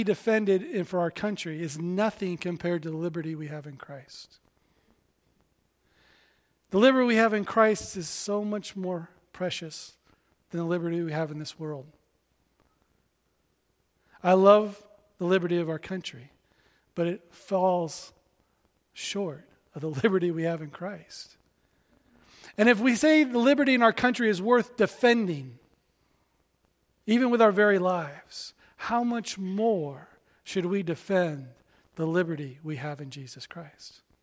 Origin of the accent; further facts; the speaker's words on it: United States; Now, when I use the word liberty, especially as an American, it has a special place in our hearts